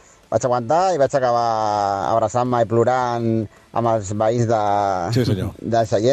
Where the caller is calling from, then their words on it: Cerdanyola del Vallès, Catalonia, Spain; de Cerdanyola.